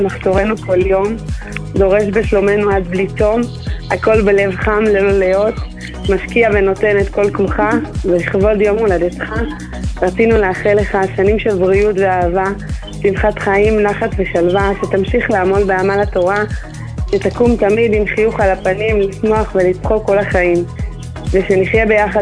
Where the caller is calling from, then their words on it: Bnei Brak, Tel Aviv District, Israel; מבני ברק.